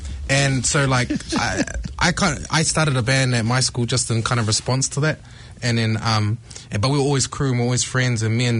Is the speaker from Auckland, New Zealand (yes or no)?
yes; Grey Lynn, Auckland, New Zealand; Just, like, we're from Grey Lynn.